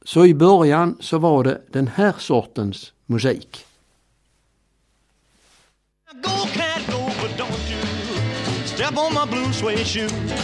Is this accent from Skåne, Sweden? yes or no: yes; Östra Grevie, Skåne, Sweden; accent: Scanian; Jag är faktiskt uppvuxen på landsvägen så att säga. Två små samhällen, Östra Grevie och Arje, på landsvägen mellan Malmö och Ystad. Där är det som då var Månstorps kommun, som idag tillhör Vellinge.